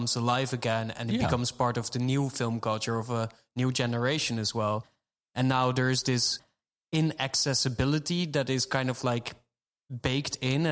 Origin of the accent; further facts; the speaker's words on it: Netherlands; And I'm from the Netherlands.